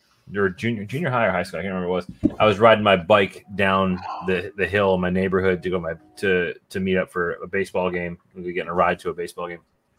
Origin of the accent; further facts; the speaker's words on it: Springfield, Massachusetts, United States; But I grew up out in Western Mass, out like in the Springfield area. And out there there's no accent.